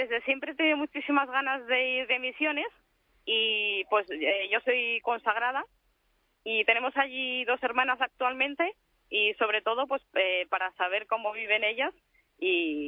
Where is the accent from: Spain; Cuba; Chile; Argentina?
Spain; northern Spain; Pues es que como yo soy del norte de España, la verdad es que estoy bastante acostumbrada al frío.